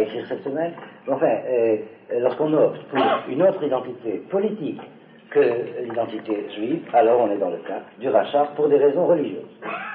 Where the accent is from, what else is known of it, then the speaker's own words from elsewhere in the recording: Algeria; Moi, j'ai une branche de ma famille qui vient d'Autriche, l'autre qui vient d'Espagne. Moi, je suis algérien.